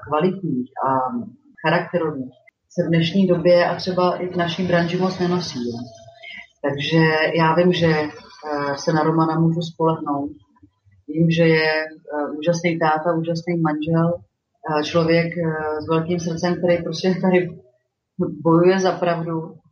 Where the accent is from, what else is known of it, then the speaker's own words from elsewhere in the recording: Cheb, Karlovy Vary Region, Czechia; also born or lived in Klášterec / Most / Prague; now in Cheb, Czechia; Cheb mám ráda, je to moje rodné město, moje rodná rouda. Chvíli jsem žila v Klášterci, chvíli jsem studovala a žila v Mostě, skoro 20 let jsem žila v Praze